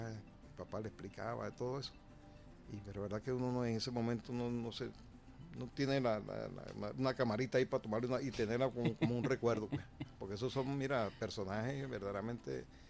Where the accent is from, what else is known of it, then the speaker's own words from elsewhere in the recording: Valle de San Juan, Nueva Esparta, Venezuela; Valle de San Juan, que es prácticamente el ícono del pueblo mío, del Valle de San Juan, municipio Díaz